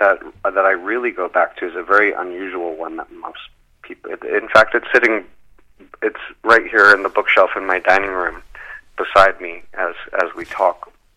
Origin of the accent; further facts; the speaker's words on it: Massachusetts, United States; I'm Irish Catholic from Massachusetts.